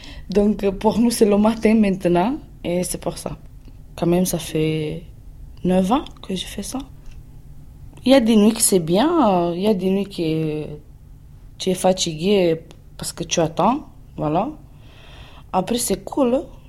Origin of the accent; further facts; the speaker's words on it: Romania; j'ai 30 ans et je suis roumaine.